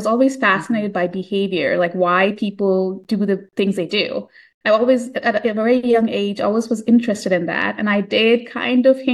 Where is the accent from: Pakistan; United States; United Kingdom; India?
India; So I grew up in India, and my dad wanted me to either pursue engineering or medicine.